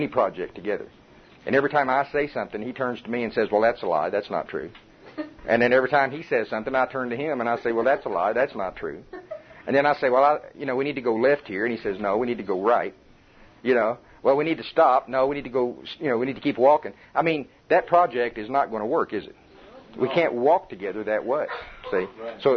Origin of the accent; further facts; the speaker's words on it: Oklahoma, United States; accent: Oklahoma; I hope you folks in Ohio and can understand that my Oklahoma accent says worship. I don't know if that's really the way you say it or not, but it's worship here.